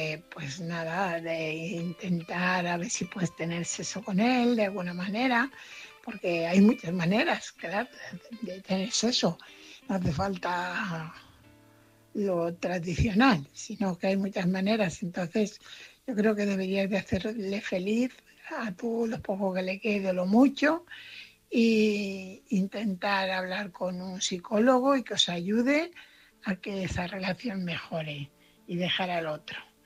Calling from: Fuenlabrada, Community of Madrid, Spain; corresponsal de Fuenlabrada.

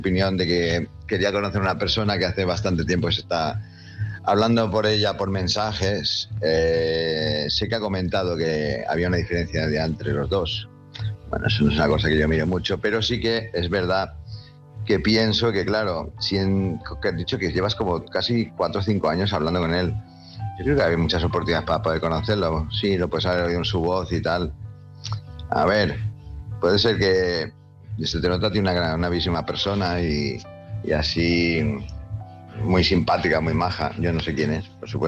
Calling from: Palma, Balearic Islands, Spain; de Palma Mallorca.

